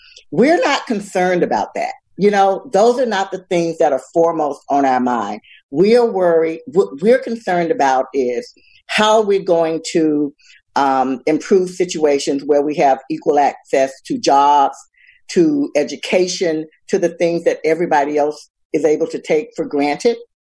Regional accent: the South, United States; I've been around for a long time and I grew up in the South. I grew up with all of these images.

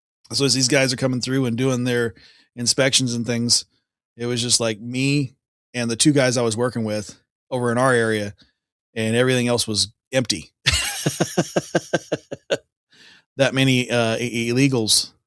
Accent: United States; I'm American, but still, you know, even then you may, you know, maybe you think I'm from Ireland

